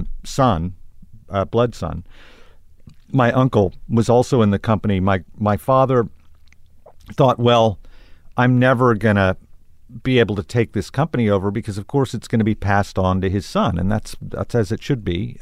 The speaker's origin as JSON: {"language": "English", "town": "Tulsa", "region": "Oklahoma", "country": "United States", "tie": "born or raised there", "said": "And I have to say that growing up in Tulsa"}